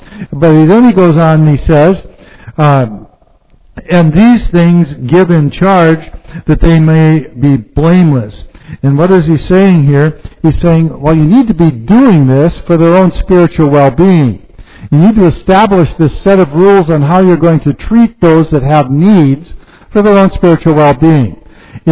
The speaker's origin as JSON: {"language": "English", "region": "North Dakota", "country": "United States", "tie": "born or raised there", "said": "I know some people from my hometown, they would literally make a route all over eastern North Dakota playing all the bingo parlors"}